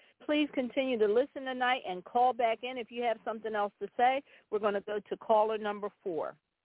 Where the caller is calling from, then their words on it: Philadelphia, Pennsylvania, United States; I'm calling from Philadelphia.